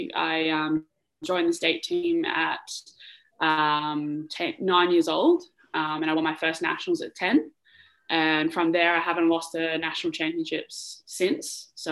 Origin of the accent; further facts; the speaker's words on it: Dongara, Western Australia, Australia; So originally I'm from a small town called Donga. It's about 4.5 hours north of Perth. It's about 1/2 hour south of Geraldton. So very small town, probably about 5,000 people in it in total.